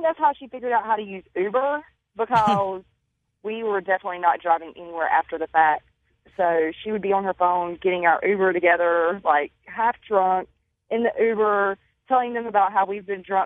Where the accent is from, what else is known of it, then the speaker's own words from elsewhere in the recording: Myrtle Beach, South Carolina, United States; So I'm from Myrtle Beach, so my mom would come down and, of course, is drinking everywhere.